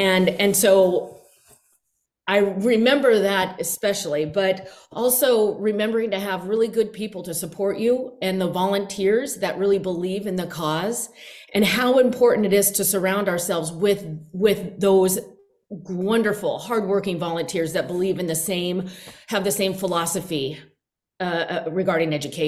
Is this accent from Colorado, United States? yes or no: no; Anchorage, Alaska, United States; Well, I was born and raised in Anchorage, and I went to all the public schools here in Anchorage.